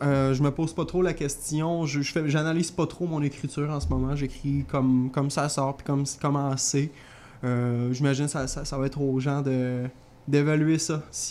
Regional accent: Quebec, Canada; now in Montreal, Canada; Je suis déménagé à Montréal depuis juin. J'ai habité à Québec pendant les 5-6 dernières années, puis je suis natif de la Beauce

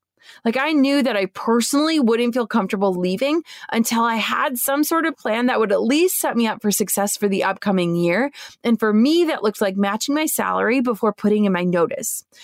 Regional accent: Minnesota, United States; born or raised there

